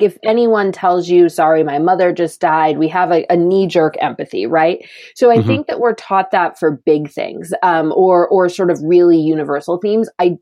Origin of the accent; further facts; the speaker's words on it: Michigan, United States; I'm from Michigan. And so the big three automakers are way heavy on all of our minds there.